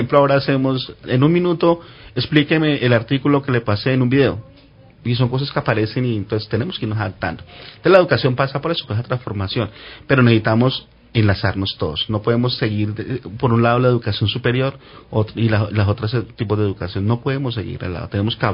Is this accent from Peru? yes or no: no; Tolima, Colombia; soy tolimense. Y no solamente tolimense por la música y por el hecho de haber nacido en el Tolima, sino identificarnos regionalmente.